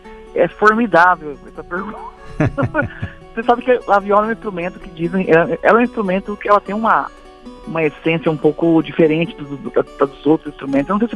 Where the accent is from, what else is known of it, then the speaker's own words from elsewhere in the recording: Exaporã, São Paulo, Brazil; also born or lived in Marília; Eu sou, nasci em Marília, mas eu sou criado em Exaporã, na região de Exaporã, fazenda.